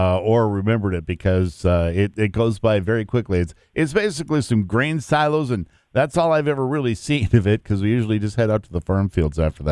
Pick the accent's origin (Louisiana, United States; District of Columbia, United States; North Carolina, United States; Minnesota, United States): Minnesota, United States; Detroit Lakes; Because I grew up in Detroit Lakes, we did have an indoor arena, but there were several times that we would go play our hockey games outside.